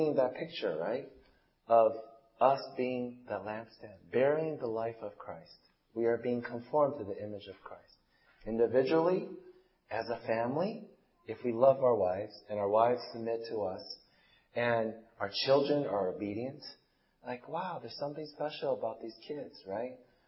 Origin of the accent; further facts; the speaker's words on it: New York, United States; I come from New York, and New York traffic is really bad.